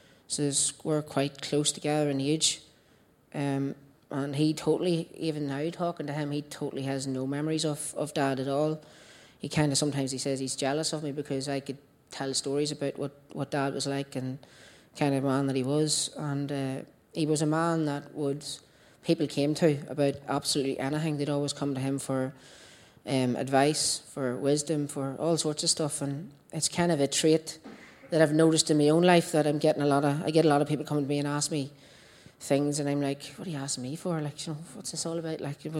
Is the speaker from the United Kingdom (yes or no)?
yes; Newry, Northern Ireland, United Kingdom; Basically … I'm from Newry, just up the road. I was born into a Catholic family, just your average, normal life.